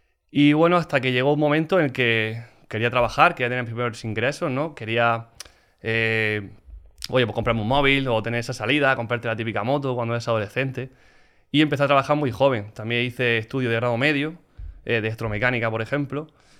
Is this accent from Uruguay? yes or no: no; Almería, Andalusia, Spain; yo vengo de una familia normal, de Almería. Soy de Almería, tengo 39 años